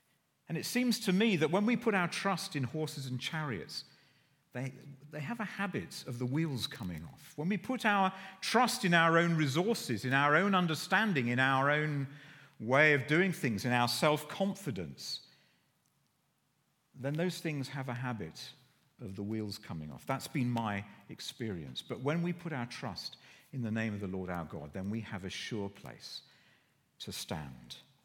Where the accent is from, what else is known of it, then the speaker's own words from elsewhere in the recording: Guernsey; I come from Guernsey, so it's a French name, my French family.